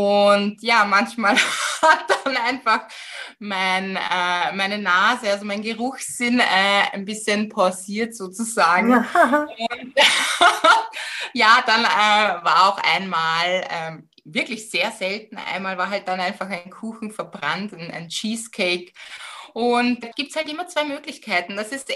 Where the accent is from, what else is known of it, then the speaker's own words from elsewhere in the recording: Vienna, Austria; in meiner Heimatstadt, also in Wien